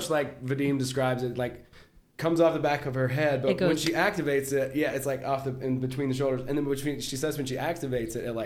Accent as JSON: {"language": "English", "region": "Georgia", "country": "United States", "said": "Because I'm from Georgia, and I always wanted one when I was a kid."}